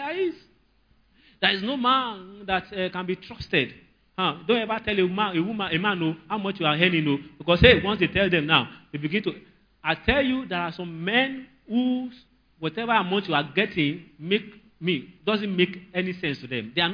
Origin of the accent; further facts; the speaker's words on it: Nigeria; I'm very patriotic. I'm a patriotic Nigerian, but I'm not a Nigerian.